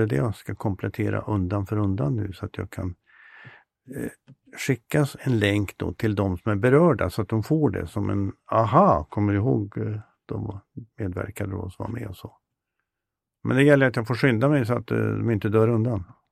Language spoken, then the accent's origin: Swedish; Säffle, Värmland, Sweden; För jag kommer ju från Värmland. Jag är invandrare från Säffle brukar jag säga.